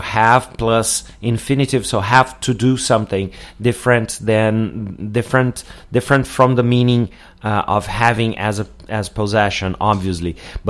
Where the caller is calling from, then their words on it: Porto Alegre, Rio Grande do Sul, Brazil; English is a second language; I'm speaking from Porto Alegre in the south of Brazil.